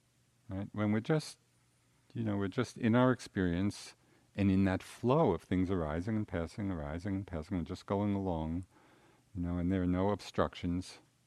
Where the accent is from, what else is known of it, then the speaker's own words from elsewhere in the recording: Massachusetts, United States; I mean, I'm from Central Mass. It didn't mean anything to me